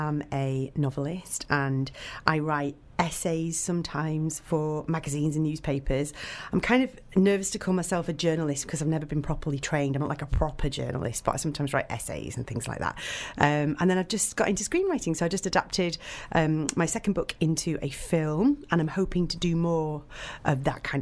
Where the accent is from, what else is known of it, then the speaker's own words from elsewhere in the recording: Manchester, North West England, United Kingdom; I'm from Manchester, but I studied at university in Liverpool. And then I came back to Manchester